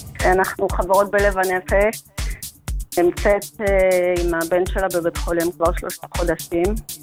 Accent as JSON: {"language": "Hebrew", "town": "Jerusalem", "region": "Jerusalem District", "country": "Israel", "said": "אני מירושלים."}